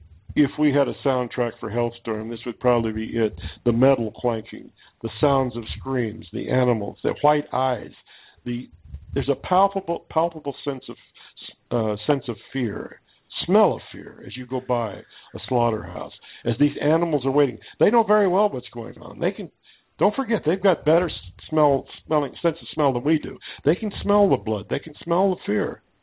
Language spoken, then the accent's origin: English; the West, United States; You know, like I said, I'm from the West. I had a real close view of the meat industry.